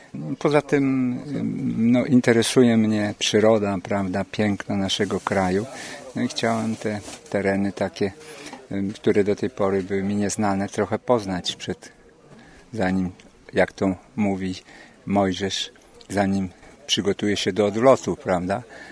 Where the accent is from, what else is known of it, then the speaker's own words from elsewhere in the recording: Wrocław, Lower Silesian Voivodeship, Poland; Jestem pielgrzymem z Wrocławia. … Skończyłem w czerwcu 70 lat.